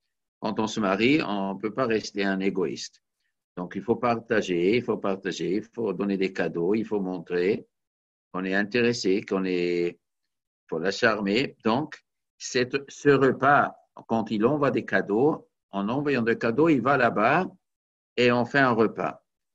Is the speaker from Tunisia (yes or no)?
yes; Tunisia; chez nous en Tunisie, on appelle ça le henné.